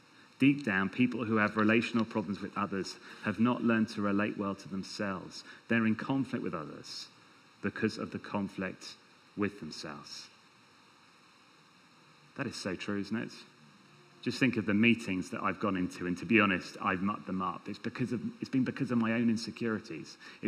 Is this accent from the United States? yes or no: no; United Kingdom; I'm British and I don't like that.